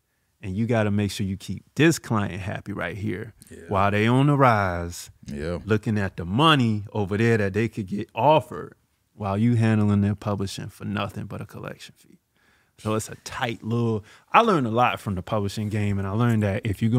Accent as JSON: {"language": "English", "town": "Savannah", "region": "Georgia", "country": "United States", "tie": "born or raised there", "said": "My hometown, Savannah, Georgia. That's where I'm from."}